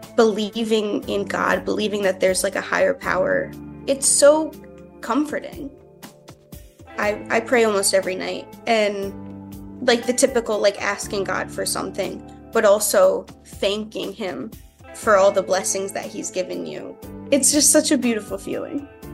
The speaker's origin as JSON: {"language": "English", "region": "Massachusetts", "country": "United States", "said": "I am from Western Massachusetts, and I have followed the Catholic religion. I have been Catholic my whole life."}